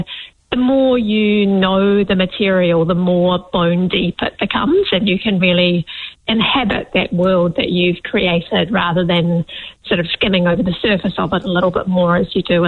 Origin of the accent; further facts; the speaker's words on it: Upper Hutt, Wellington, New Zealand; I grew up in Upper Hutt. My mum's from the UK, my dad's from the US, so there was certainly always that slight sort of fish out of water experience